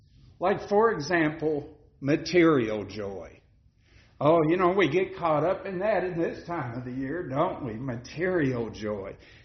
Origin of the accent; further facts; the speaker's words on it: Kentucky, United States; I know Danny's from Kentucky and I'm from Kentucky.